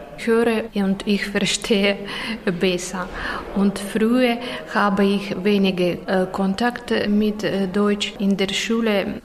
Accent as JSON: {"language": "German", "region": "Minsk", "country": "Belarus", "second_language": "German", "said": "Ich komme aus Belarus, aus Minsk."}